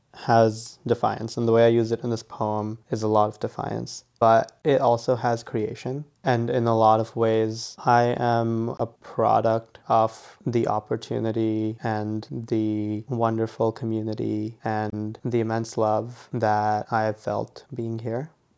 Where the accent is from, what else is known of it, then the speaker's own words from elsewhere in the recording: India; now in United States; One of the things I have to do as an Indian immigrant on a work visa is I have to leave the country every 3 years to get my visa stamped again in my passport.